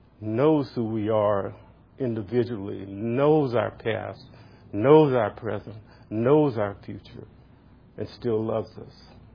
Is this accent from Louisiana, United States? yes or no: yes; Louisiana, United States; I remember growing up in the South. I remember poverty. I remember the heat of Louisiana.